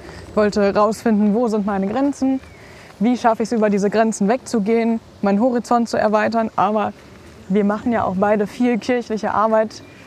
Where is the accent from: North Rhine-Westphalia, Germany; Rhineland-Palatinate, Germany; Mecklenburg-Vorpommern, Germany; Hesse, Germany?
North Rhine-Westphalia, Germany; Also erstmal kommen wir natürlich aus der Umgebung von Köln.